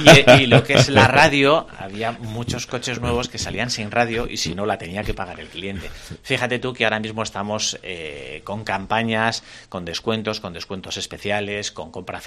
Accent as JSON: {"language": "Spanish", "town": "Estella", "region": "Navarre", "country": "Spain", "said": "yo digo que yo soy de Estella, pero cuando vengo a Tudela, yo soy de Tudela."}